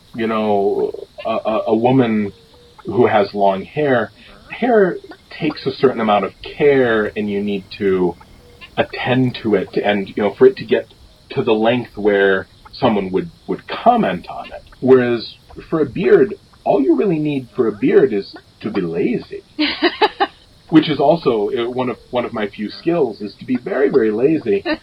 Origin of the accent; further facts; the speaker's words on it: Midwest, United States; I don't like to say that I'm from the Midwest.